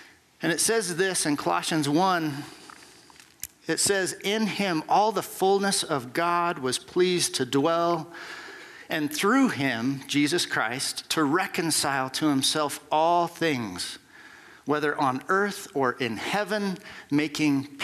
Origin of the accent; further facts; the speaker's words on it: Wyoming, United States; I mean, I'm from Wyoming, man. My grandparents, they grew up on this land, and they knew how to pull themselves up from their bootstraps.